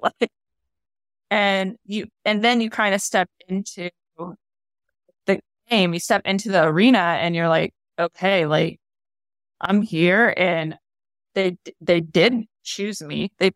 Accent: United States; successful here in the United States with what I was good at as an American. I can't change who I am and how I grew up

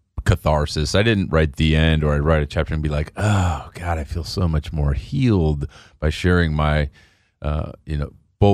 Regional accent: Chicago, Illinois, United States; The coldest I've ever been. And I grew up in Chicago.

